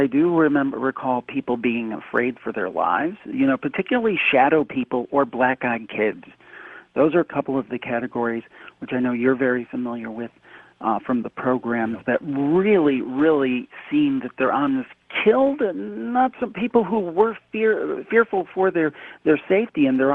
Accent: Ohio, United States; And we're from Ohio, the Cleveland area.

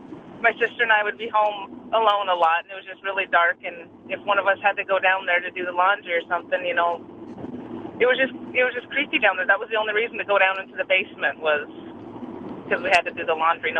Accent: Montana, United States; now in Portland, United States; Well, I grew up in Montana, and my parents built the house I grew up in, and the basement was never finished.

